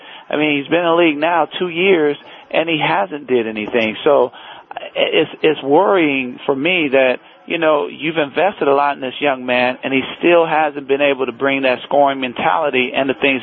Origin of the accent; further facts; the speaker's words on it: Fresno, California, United States; I'm from Fresno, California, and this was a 6'5 and under league.